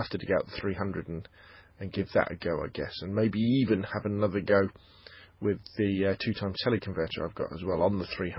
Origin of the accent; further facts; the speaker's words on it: Gosport, South East England, United Kingdom; photo walk down Gosport High Street. Kind of my version, my attempt at street photography. Again, it's my hometown